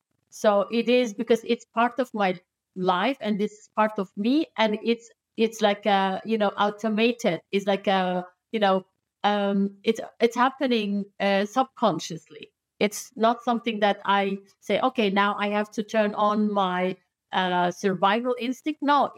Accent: Turkey; I'm Kurdish from Turkey.

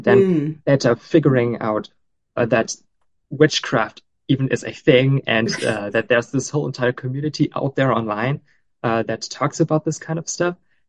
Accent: Germany; I am from Northwestern Germany, born and raised and live here. So I'm very like, I've got deep roots here in this place.

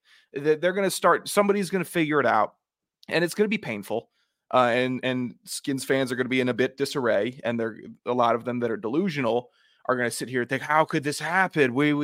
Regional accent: Virginia, United States; I'm from Loudoun.

